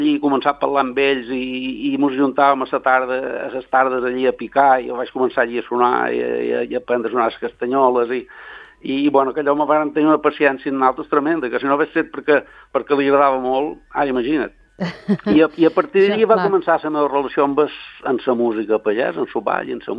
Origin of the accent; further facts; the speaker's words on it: Ibiza, Balearic Islands, Spain; born there; contràriament a el que pensa molta gent, que jo som de Santa Eulària, de Sant Miquel, tal, jo som nascut a Sa Penya, som penyero.